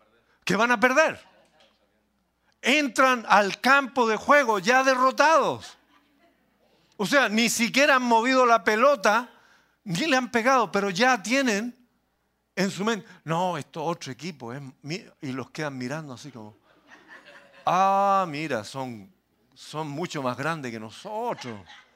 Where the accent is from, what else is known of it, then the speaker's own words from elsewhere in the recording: Chile; Yo leí no hace mucho acerca de un empresario en mi país, un empresario chileno